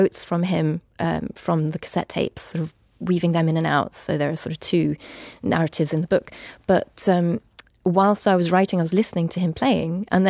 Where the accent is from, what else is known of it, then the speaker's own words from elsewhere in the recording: Berlin, Germany; our home growing up in Berlin.